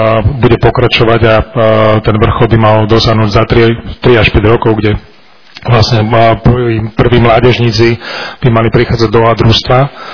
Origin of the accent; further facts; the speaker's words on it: Bratislava, Bratislava Region, Slovakia; Vzhľadom na to, že ja som Bratislavčan